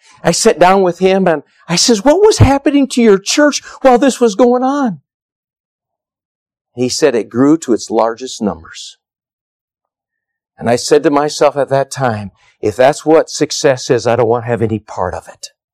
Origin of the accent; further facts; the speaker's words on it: Michigan, United States; now in Eugene, United States; I'm from Michigan. My wife's from Florida.